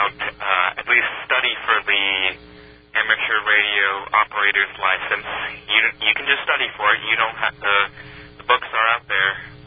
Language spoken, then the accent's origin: English; The Bronx, New York, United States; I mean, I grew up in the Bronx, but I was too young to realize everything that was out there.